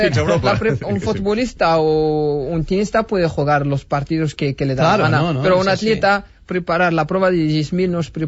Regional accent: Morocco; now in Spain; que no me han dado en mi país de origen

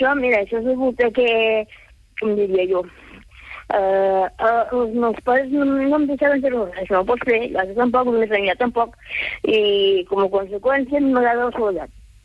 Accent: Castellserà, Catalonia, Spain; moved away; Castellserà, home, és el meu poble. Però com que hi he estat poc, perquè primer vaig estar interna en dos o tres col·legis, i després vaig tornar-hi, vaig estar-hi 3 anys més, i ja vam venir a viure aquí.

